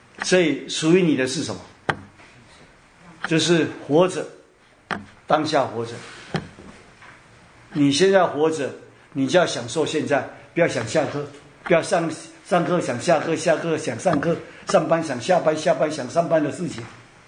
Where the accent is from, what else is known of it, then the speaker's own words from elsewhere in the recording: China; 所以我们中国人，特别是华人，要让耶稣的爱来什么，来转换我们